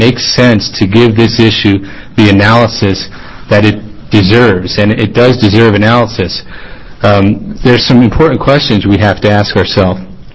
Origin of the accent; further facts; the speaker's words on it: Bend, Oregon, United States; I'm an attorney from Bend